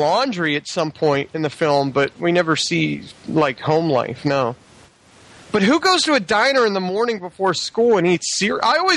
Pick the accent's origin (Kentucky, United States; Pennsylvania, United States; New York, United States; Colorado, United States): Pennsylvania, United States; Ritchieville; where I grew up in Ritchieville, Pennsylvania.